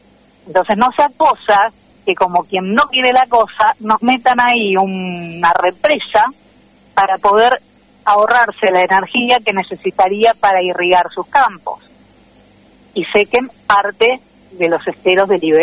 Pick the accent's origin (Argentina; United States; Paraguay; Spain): Argentina; me doy vergüenza como argentina